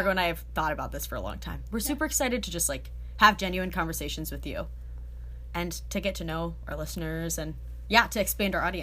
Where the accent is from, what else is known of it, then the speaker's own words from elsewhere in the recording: Midwest, United States; we're from the Midwest, we're both religious